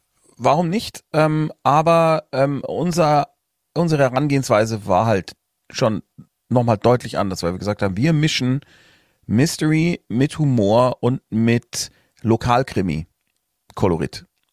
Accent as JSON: {"language": "German", "town": "Munich", "region": "Bavaria", "country": "Germany", "tie": "born or raised there", "said": "Wir mussten dann tatsächlich nach Münchener Perlach ausweichen, wo ich aufgewachsen bin"}